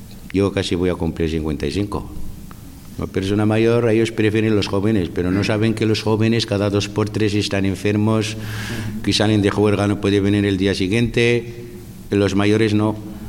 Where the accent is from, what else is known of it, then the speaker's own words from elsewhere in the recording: Morocco; Spanish is a second language; now in Irún, Spain; Soy marroquí.